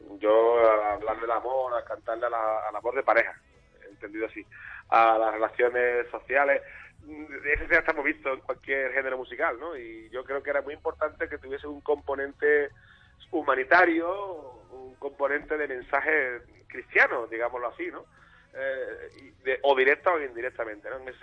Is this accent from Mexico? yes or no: no; Seville, Andalusia, Spain; en Sevilla hay cuatro, evidentemente, de mi tierra